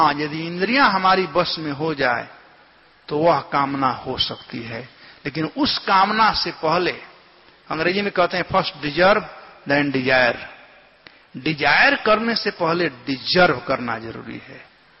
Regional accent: Bihar, India; हमारे यहां बिहार में कहते हैं तीन दिन का पहुना और चार दिन के केहुना

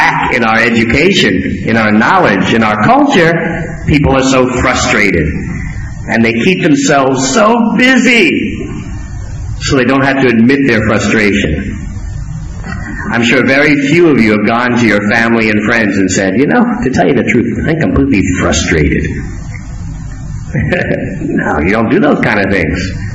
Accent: New York, United States; I remember growing up in New York, man.

